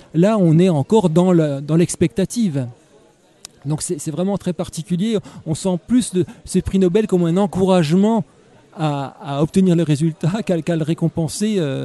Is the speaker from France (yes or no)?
yes; France; born there; je suis d'origine catholique, ce qui est le cas. Je suis né en France, j'ai été baptisé.